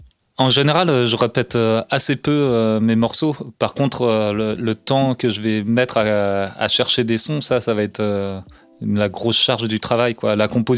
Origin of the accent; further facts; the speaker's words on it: Cherbourg, Normandy, France; Et en fait, enfin, moi, j'ai grandi à Cherbourg